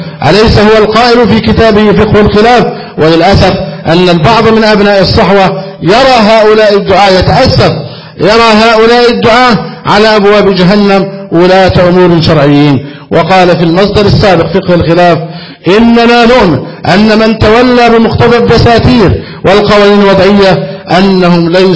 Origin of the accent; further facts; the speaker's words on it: Egypt; فنسأل الله جل وعلا أن يحفظ بلدنا مصر.